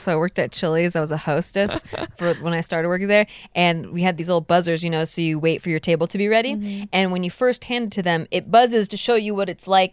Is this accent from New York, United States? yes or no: no; Santa Barbara, California, United States; I'm from Santa Barbara.